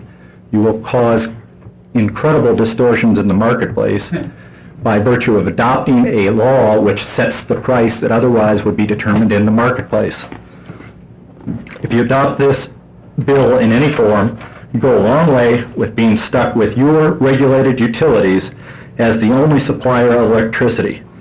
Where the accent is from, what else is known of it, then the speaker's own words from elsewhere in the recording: Indiana, United States; It reminds me of proposed legislation in my home state of Indiana